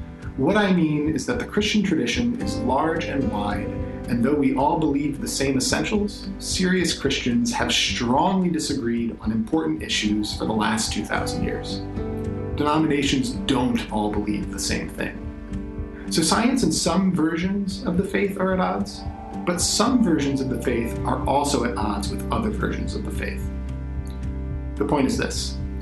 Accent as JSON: {"language": "English", "town": "Manlius", "region": "New York", "country": "United States", "tie": "born or raised there", "lives_now": "Boston, United States", "said": "I grew up in Manlius and graduated from FM in 2003."}